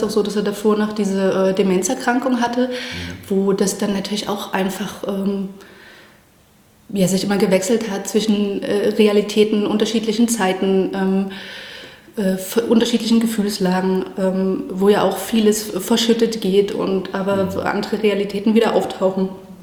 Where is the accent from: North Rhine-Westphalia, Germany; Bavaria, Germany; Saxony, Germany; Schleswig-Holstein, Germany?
Saxony, Germany; Chemnitz; Also wir sind ja dann in Chemnitz aufgewachsen.